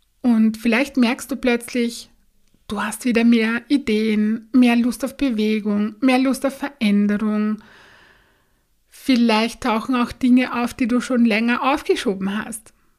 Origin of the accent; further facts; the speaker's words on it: Burgenland, Austria; Das ist bei uns im Burgenland in Österreich ein, ja, ein wunderschöner großer See.